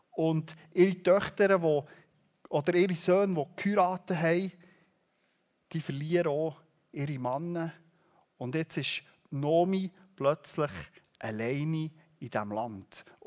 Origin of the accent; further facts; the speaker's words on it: Wiedlisbach, Bern, Switzerland; Ich habe sonst eher die Hügel oder den Berg, wo man bei uns in Wiedlisbach sagt, aber für euch ist das kein Berg.